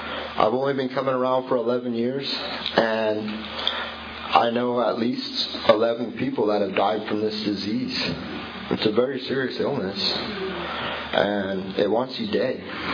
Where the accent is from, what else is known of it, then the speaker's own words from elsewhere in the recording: California, United States; So I'd drive down to the store, no matter what condition I was in, because I'm Californian.